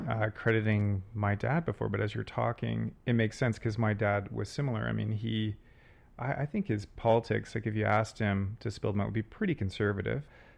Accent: Vancouver, British Columbia, Canada; and I'm a white, queer, able-bodied, middle-class, cisgendered man. I was born and raised in Vancouver, traveled tons, but this is definitely my home.

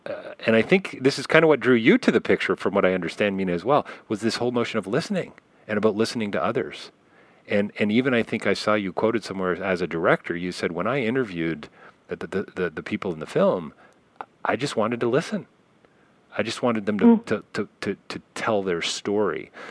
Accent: Canada; as a Canadian, just so you know, I'm going to be 50 next week.

